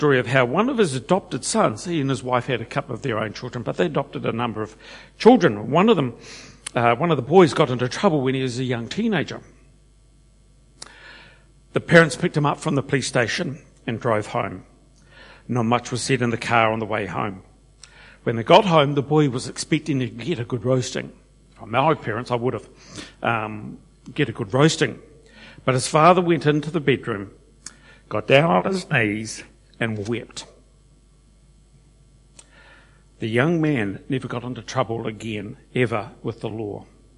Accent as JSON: {"language": "English", "town": "Blenheim", "region": "Marlborough", "country": "New Zealand", "tie": "born or raised there", "said": "I grew up in Blenheim, went to the Roman Catholic Church, and went to the assembly in Blenheim."}